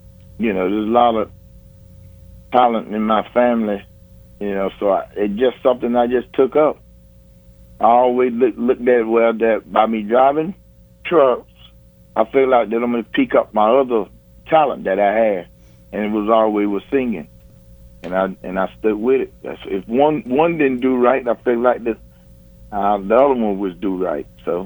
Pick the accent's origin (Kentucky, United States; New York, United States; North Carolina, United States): North Carolina, United States; Kinston; I'm originally from Kinston, North Carolina.